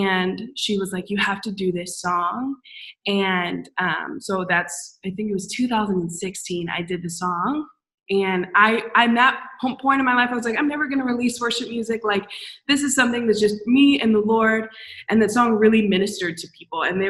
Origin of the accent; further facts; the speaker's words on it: Greenville, United States; So I'm like saying I'm from Greenville helps no one.